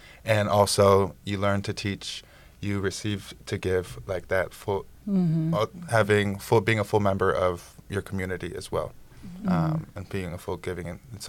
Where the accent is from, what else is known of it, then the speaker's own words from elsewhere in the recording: Toledo, Ohio, United States; I definitely identify as like Chicano. I grew up here in Toledo